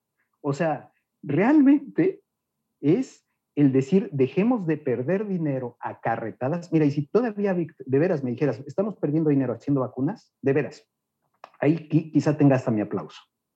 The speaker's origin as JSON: {"language": "Spanish", "country": "Mexico"}